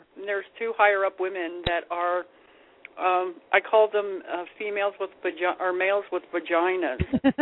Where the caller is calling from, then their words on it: Colorado, United States; Colorado.